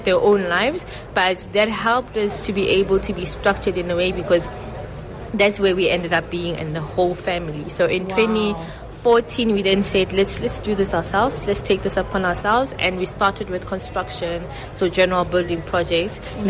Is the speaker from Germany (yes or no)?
no; Zamdela, Free State, South Africa; I come from Zamdela, Taylor Park, specifically in the townships.